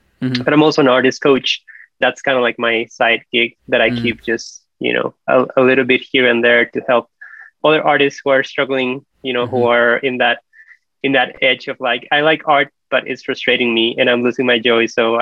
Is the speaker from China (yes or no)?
no; Costa Rica; I am originally from Costa Rica.